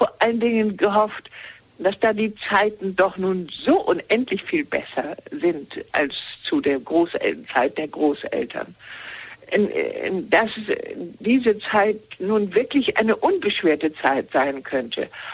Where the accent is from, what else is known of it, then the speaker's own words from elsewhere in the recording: Schleswig-Holstein, Germany; born there; Ich bin in Schleswig-Holstein geboren